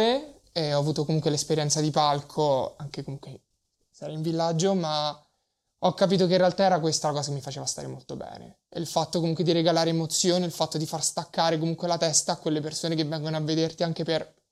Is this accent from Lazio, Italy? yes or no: yes; Rome, Lazio, Italy; Io sono di Roma, proprio Roma.